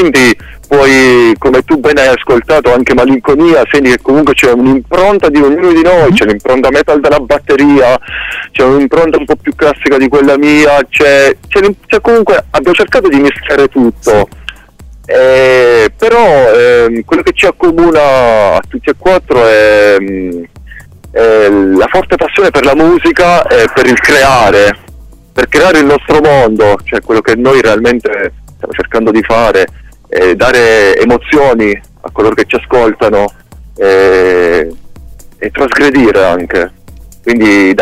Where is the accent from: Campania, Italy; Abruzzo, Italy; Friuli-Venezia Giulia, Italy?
Abruzzo, Italy; noi siamo dei ragazzi che comunque veniamo dalla provincia di Pescara